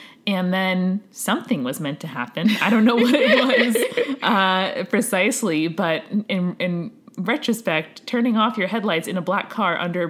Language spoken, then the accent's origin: English; New York, United States; We're from the South Shore, which is beachy and relatively placid and has really good surfing.